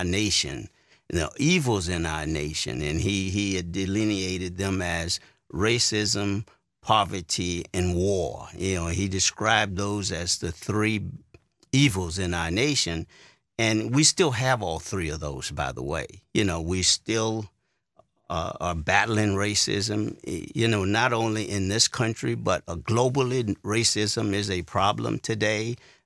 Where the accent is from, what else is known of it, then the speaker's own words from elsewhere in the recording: Louisiana, United States; It's not as overt as it was when I grew up in Louisiana.